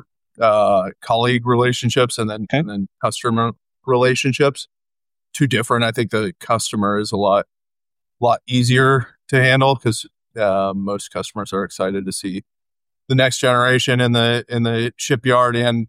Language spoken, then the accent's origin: English; Madison, Wisconsin, United States; born there; I was born in the Midwest outside of Madison, Wisconsin, so didn't know what a shipyard was